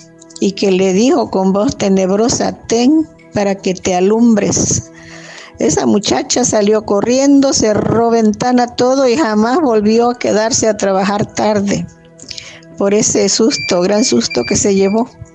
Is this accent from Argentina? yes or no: no; Oaxaca, Mexico; de un pueblo de Oaxaca, en donde yo nací. Sería en los años 50, porque no había casas.